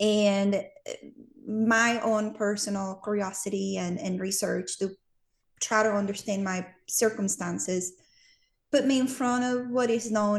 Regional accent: Venezuela; English is a second language; now in United States; audience is going to get an accent from me, and I'll try to slow down as I speak, but I'm Venezuelan. I was born and raised in South America, came to the United States 22 years ago.

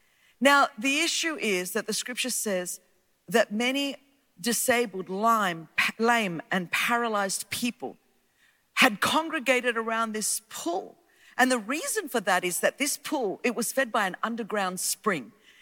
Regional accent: Australia; accent: Australian; I hope that you can really vibe with my accent. We did have someone from the motherland leading worship today. So there was the British accent, but this is how the accent got refined when they sent the convicts to Australia.

